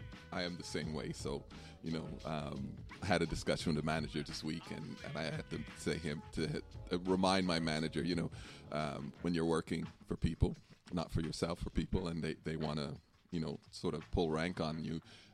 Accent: Jamaica; and I'm Jamaican, so that's why that whole thing popped into my head

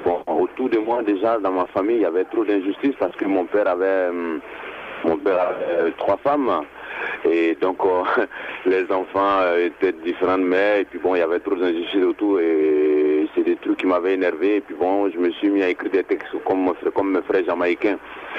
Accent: north, Côte d’Ivoire; j'ai découvert le reggae dans mon village natal, dans le nord là, c'est dans le nord de la Côte d'Ivoire, à 950 km d'Abidjan, qui est la capitale de mon pays. Et c'est là-bas que j'ai allé à l'école, c'est là-bas d'ailleurs que je suis né

